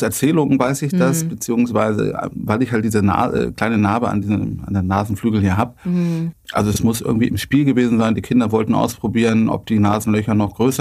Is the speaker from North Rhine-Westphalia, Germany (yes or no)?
no; Goslar, Lower Saxony, Germany; born there; now in Hamburg, Germany; 45. Und ja, bin Vater von einer Tochter, verheiratet, jetzt in Hamburg hier ansässig. Geboren bin ich in Niedersachsen in Goslar.